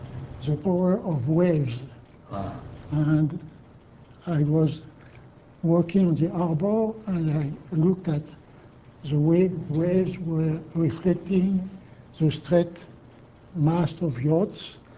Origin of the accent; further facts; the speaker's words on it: France; English is a second language; This was what interested me in art when I grew up in France.